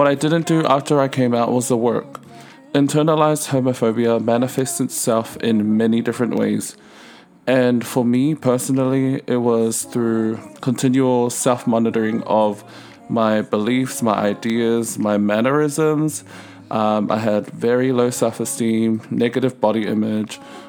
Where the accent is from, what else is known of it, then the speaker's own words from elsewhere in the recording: Auckland, New Zealand; I grew up in Otara, South Auckland, and I went to church like most good Samoan boys